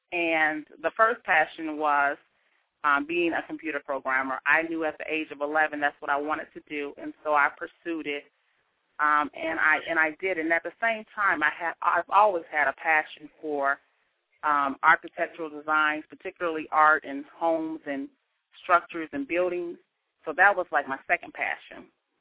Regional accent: Chicago, Illinois, United States; Okay, well, first I want to say that I am from Chicago, grew up on the south side of Chicago. I come from a large family.

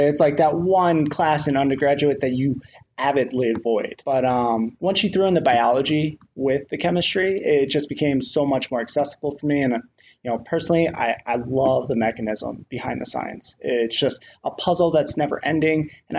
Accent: Pennsylvania, United States; I mean, I don't want to toot my horn too much, but yeah, I grew up in Pennsylvania. They have pretty good wrestling there.

